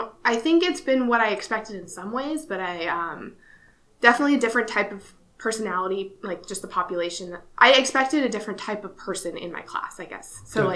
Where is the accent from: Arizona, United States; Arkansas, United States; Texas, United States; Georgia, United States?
Arizona, United States; Scottsdale; also born or lived in Boston, Massachusetts; I grew up, I was born in Boston. I lived in Arizona since I was five in Scottsdale. And then I moved to Tempe to go to school for undergrad at ASU.